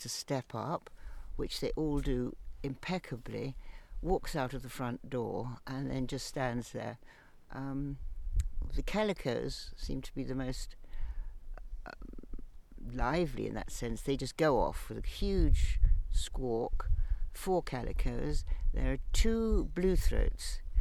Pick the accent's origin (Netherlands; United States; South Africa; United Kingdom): United Kingdom; Colchester, East of England; I come from Colchester, England, and I've been involved with parrots increasingly for the last 10 years.